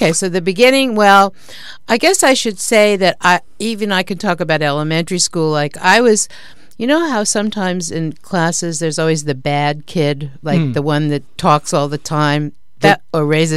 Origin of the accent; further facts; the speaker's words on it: New York City, New York, United States; I'm from New York. Mm-hmm. I'm a native New Yorker. I'm one of the very few, I guess. I grew up in Manhattan